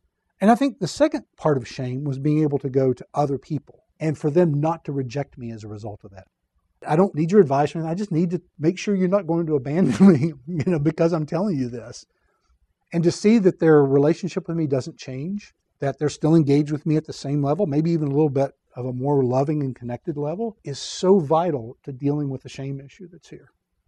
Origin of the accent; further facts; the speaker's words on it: the South, United States; probably because I grew up in the South and that's just the way the South deals with stress.